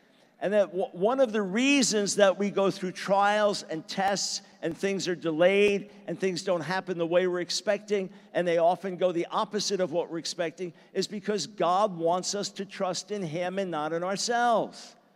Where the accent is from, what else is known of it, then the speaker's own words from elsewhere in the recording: New York, United States; I was born in New York City, raised on Long Island. I love that environment, the large Jewish population, and just the intensity of city life.